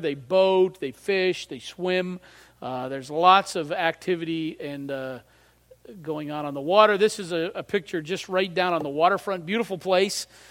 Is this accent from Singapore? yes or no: no; New Brunswick, Canada; which is more than I can say for where I grew up in New Brunswick.